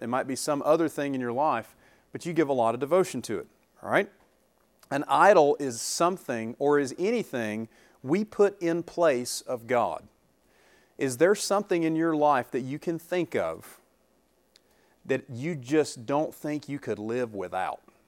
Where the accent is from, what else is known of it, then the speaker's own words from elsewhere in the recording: the South, United States; So if there's anything I say because I'm from the South, if there's something you don't get, let me know and I'll translate for you, all right?